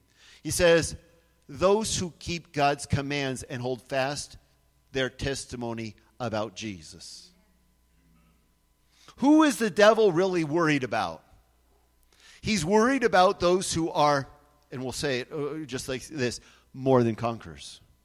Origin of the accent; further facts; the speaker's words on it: California, United States; I remember multiple times when I was growing up in California with the different classes of history